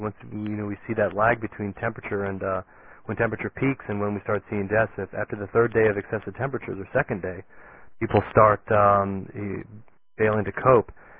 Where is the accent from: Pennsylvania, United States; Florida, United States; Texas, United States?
Florida, United States; I'm from Florida. This is what we can't live without air conditioning.